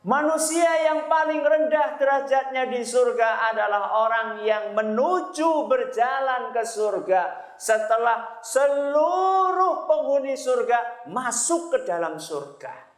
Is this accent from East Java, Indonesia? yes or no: no; Purbalingga, Central Java, Indonesia; also born or lived in Medina, Saudi Arabia; karena saya wong Purbalingga, ora ngapak, ora kepenak.